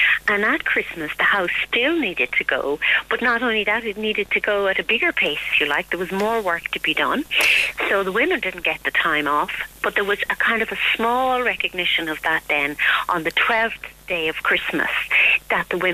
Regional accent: Munster, Ireland; I think it was celebrated particularly in Kerry and Cork, and I'm from Kerry

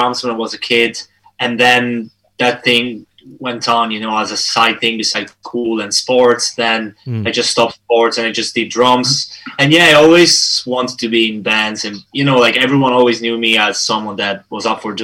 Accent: Italy; now in Dublin, Ireland; I came here not from Italy, not knowing anyone, really with no connection

